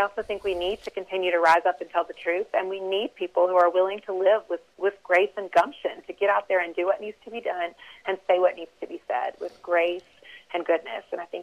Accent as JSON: {"language": "English", "region": "the South", "country": "United States", "tie": "born or raised there", "said": "Well, I really, born and raised in the South, learned to tell the truth from a very, very early age."}